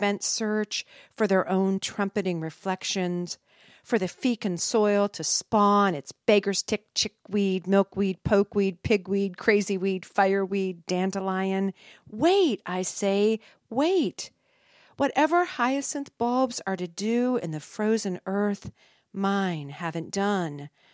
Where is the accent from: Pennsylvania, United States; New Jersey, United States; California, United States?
Pennsylvania, United States; Erie; now in North Carolina, United States; since I grew up in Erie, Pennsylvania, where we use words like lake effect weather and wind chill factor, and where our springs are really hard won